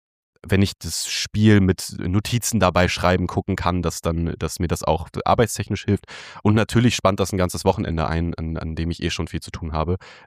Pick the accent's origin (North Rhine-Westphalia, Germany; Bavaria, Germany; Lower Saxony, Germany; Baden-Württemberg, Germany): Lower Saxony, Germany; Hildesheim; now in Berlin, Germany; Also ich bin hier in Berlin so, das ist anbindungstechnisch total okay. So aus meiner Heimat Hildesheim, das bei Hannover